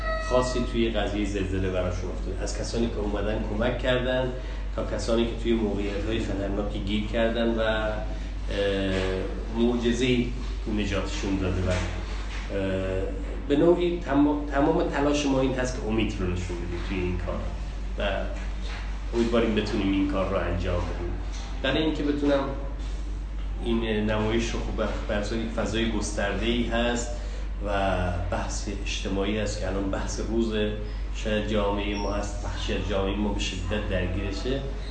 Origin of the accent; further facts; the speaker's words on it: Iran; یک چیزی بود که به خود من به عنوان یک ایرانی امید بخشید، اینکه ایرانی ها پشت هم هستن.